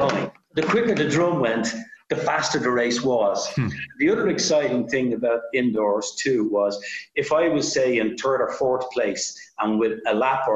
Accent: Ireland; because of the likes of even Ronnie Delaney and myself being Irish

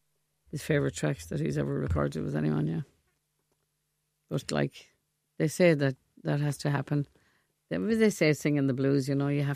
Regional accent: Galway, Connacht, Ireland; I was only 17 and I'm from Galway.

